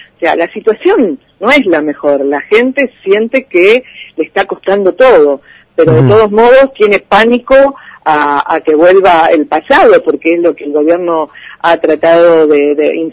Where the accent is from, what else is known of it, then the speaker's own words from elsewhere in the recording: La Matanza, Buenos Aires Province, Argentina; Yo camino por todos lados, soy de La Matanza y es la queja constante.